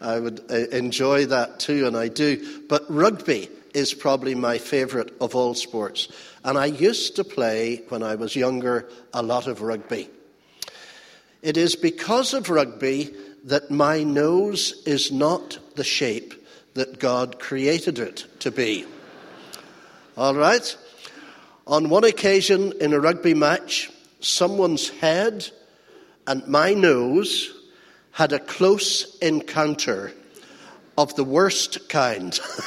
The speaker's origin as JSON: {"language": "English", "country": "Ireland", "said": "As you may have heard, I am from Ireland. It is the doorstep of heaven."}